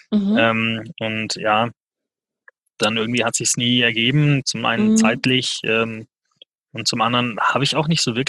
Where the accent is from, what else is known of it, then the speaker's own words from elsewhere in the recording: Munich, Bavaria, Germany; Und dann haben sie sich auf München geeinigt.